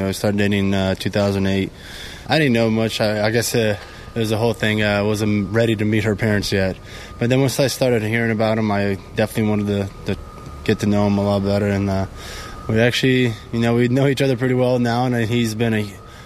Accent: Mogi, São Paulo, Brazil; It's a little city in São Paulo called Mogi.

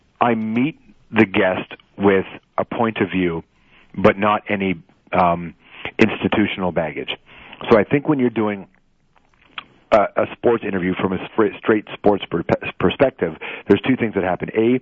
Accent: Canada; now in United States; as a Canadian who also lives here and in America.

